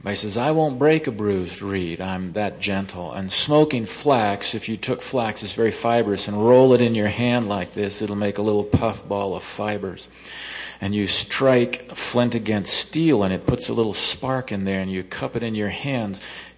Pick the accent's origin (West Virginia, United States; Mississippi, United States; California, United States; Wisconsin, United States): California, United States; I'm from California, you know. If you walk, you also swim there.